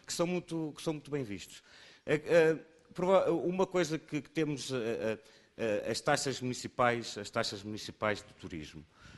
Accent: Ribatejo, Portugal; eu sou ribatejano

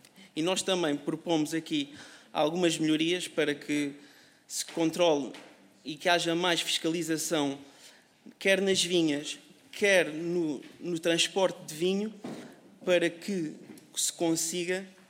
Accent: Estremoz, Évora, Portugal; sou de Estremoz, de uma sub-região que é a sub-região de Borba.

